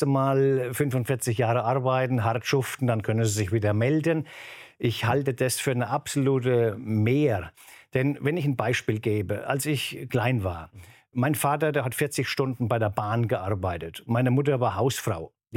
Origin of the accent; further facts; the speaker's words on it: Bavaria, Germany; Ich komme aus Bayern, wir haben die meisten Feiertage.